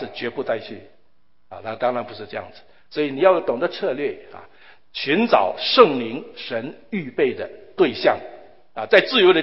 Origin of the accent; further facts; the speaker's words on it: China; 我们中国人这个很多的用词就包含了一些感觉哈